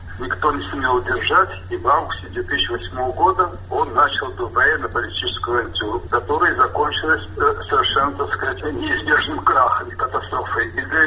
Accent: Georgia; Поэтому мы, грузины, стараемся добиться исполнения этого соглашения.

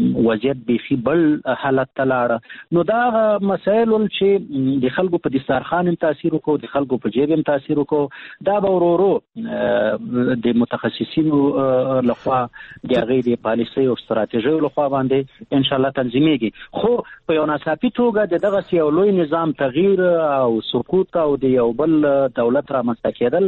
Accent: Afghanistan; د لغمان دی اوسیدونکو په توګه او د یو مدني فعال په توګه او د افغان ولس د یو بچی په توګه

